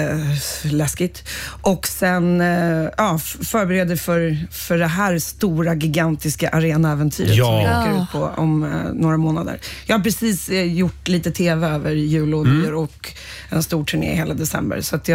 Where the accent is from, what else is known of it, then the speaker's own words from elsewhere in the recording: United States; Jag glömmer att jag är amerikan.